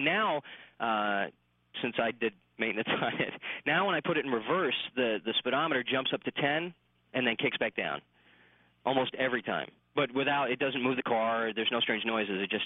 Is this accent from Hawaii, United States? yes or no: no; New York, United States; I'm originally from New York, and I usually make the trip from – I used to be at Fort Drum and drive down to my house in Rochester and spend time with the family